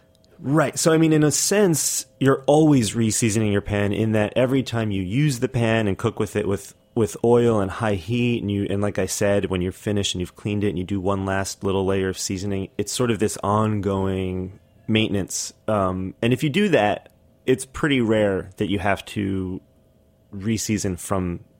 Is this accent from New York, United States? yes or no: yes; Brooklyn, New York, United States; I'm from Brooklyn.